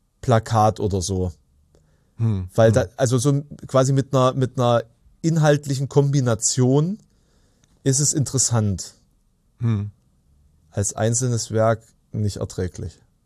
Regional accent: Saxony-Anhalt, Germany; Das, der meistens ausgetrocknete Strom, der durch meine Heimat fließt.

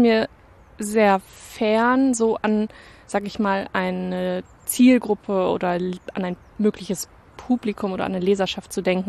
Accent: Bremen, Germany; Ich komme ja ursprünglich auch aus Bremen

